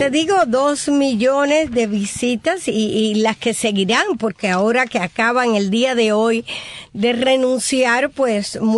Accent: Cuba

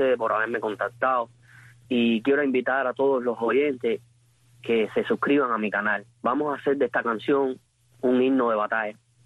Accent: Batabanó, Mayabeque, Cuba; Participé del 11J en Batabanó. Yo soy de Batabanó. Participé con todas las gentes de mi pueblo

